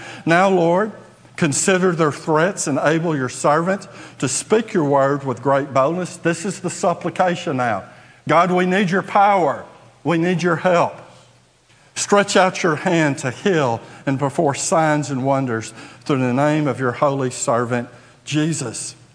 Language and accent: English; Trinity, Texas, United States; born there; I was born in Trinity, so I can say that.